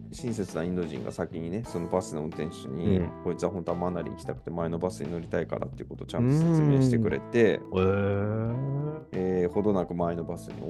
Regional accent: Sapporo, Hokkaido, Japan; こちらとてね、雪国札幌で育った強みを生かしてですね

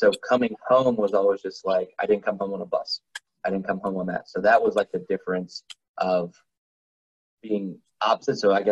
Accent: Pasadena, Maryland, United States; So I'm from Anne Arundel County, so we're not too far apart from our birthplaces. I've been in Maryland my whole life, outside 2 years when I worked at Rowan.

